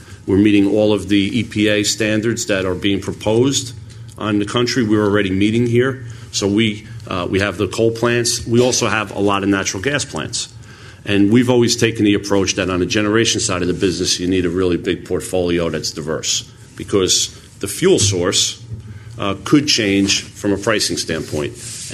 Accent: New Jersey, United States; you need to know that I'm from North Jersey, one town away from New York State.

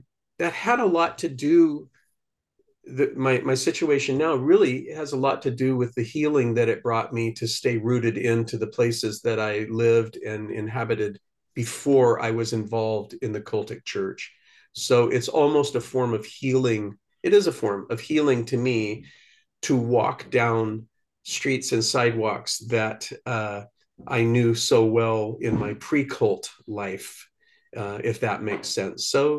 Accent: Portland, Oregon, United States; I'm born and raised in Portland, Oregon, on the west coast of the United States.

